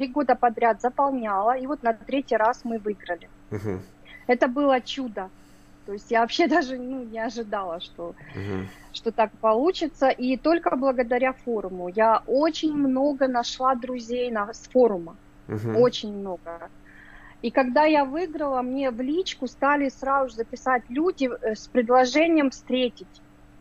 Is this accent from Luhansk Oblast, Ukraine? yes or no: no; Cherkasy, Cherkasy Oblast, Ukraine; Мы из Украины, из города Черкасы.